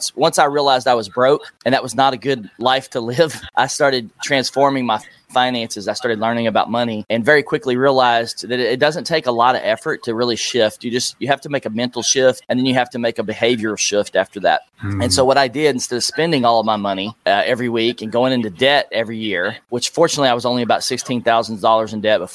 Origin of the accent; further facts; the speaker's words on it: Nashville, Tennessee, United States; which I would love to see everybody in Nashville, Tennessee, my hometown, have a millionaire plan just like I did when I was 25.